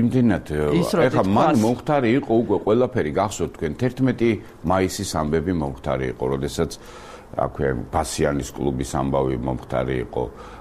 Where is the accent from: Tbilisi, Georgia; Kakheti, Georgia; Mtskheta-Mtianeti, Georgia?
Tbilisi, Georgia; მე ავლაბარში გაზდილი ვარ, იქ ხა ძალიან ბევრი მეგობარი მყავს, იქ გავიზარდე, ნუ ბავშვობა მთელი იქ არის და საკმაოდ კარგი ურთიერთობა მაქვს როგორც სომხებთან, ისე ადგილობრივ მოსახლეობასთან